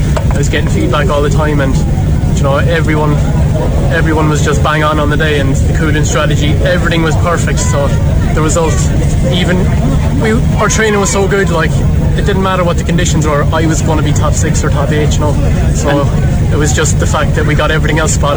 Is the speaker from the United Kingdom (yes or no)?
no; Ireland; being Irish, it's good to, we just love misery